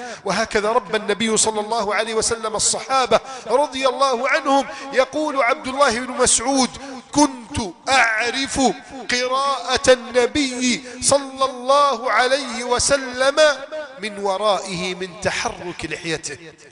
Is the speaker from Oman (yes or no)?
no; Egypt